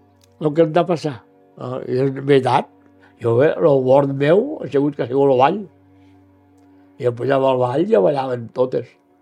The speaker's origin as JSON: {"language": "Catalan", "town": "Paüls", "region": "Catalonia", "country": "Spain", "tie": "born or raised there", "said": "Vaig néixer el dia 3 de novembre de l'any 1930. Vaig néixer al Regès. I diuen que jo m'estava morint de gana. Al veure que m'estava morint, van agarrar ma padrina. Diu, perquè diuen que a Paúls hi ha una dida. I a peu se'm van anar a Paúls."}